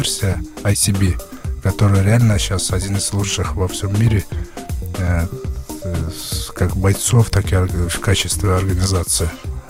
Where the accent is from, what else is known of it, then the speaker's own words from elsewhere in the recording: Belarus; Вот, я вырос в Беларуси, вот, выступал за Беларусь на чемпионатах мира и Европы.